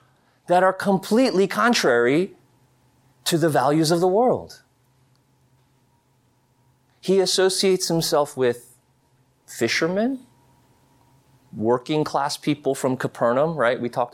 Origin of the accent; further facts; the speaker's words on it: McLean, Virginia, United States; I grew up in McLean in the 80s, right? 80s and 90s.